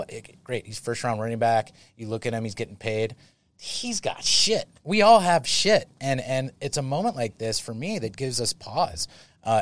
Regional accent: Saratoga, California, United States; But for me, I'm from Saratoga, and let's just be honest. Yeah. I was born with a silver spoon in my mouth to a certain extent.

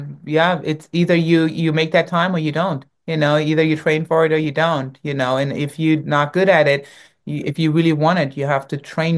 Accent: Berlin, Germany; I grew up in Berlin, Germany, West Berlin

